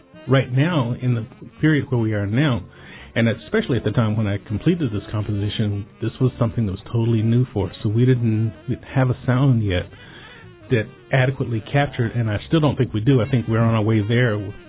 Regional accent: East Coast, United States; And the only reason I make that distinction is because I'm primarily from the East Coast.

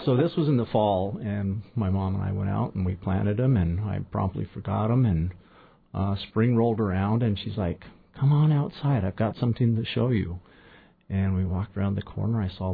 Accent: Wyoming, United States; I grew up in Wyoming on the high, dry prairies where the wind never stopped. Went to school in Washington.

